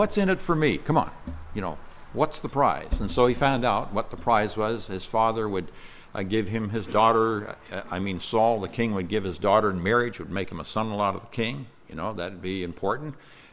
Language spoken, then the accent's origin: English; Nigeria; I grew up in Nigeria, West Africa. We didn't have bears out there, but we had lions.